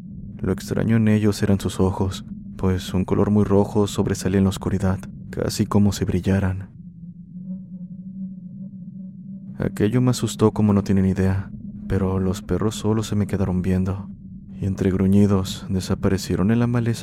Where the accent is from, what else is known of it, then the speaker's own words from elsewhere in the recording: Panama City, Panamá, Panama; en mi país se celebran 3 días de carnavales, en los cuales las personas tienden a viajar al interior del país